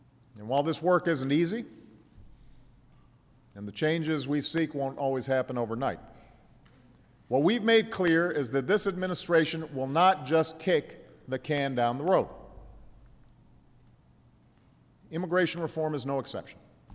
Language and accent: English; Chicago, Illinois, United States; Let me thank Pastor Heibels from near my hometown in Chicago